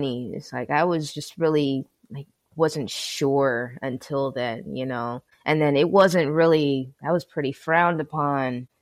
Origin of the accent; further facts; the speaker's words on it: San Diego, California, United States; now in Milwaukee, United States; All right. I was born and raised in San Diego.